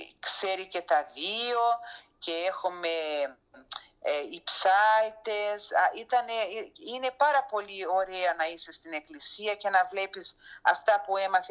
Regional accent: Greece; εγώ είμαι Ελληνίδα.

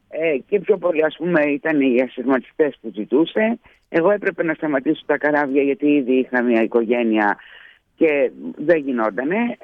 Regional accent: Paros, South Aegean, Greece; now in Athens, Greece; Ήρθα στην Πάρο γιατί κατάγομαι από την Πάρο. Έκανα τη μετάθεσή μου, μετά επέστρεψα στο σπίτι μου στην Αθήνα.

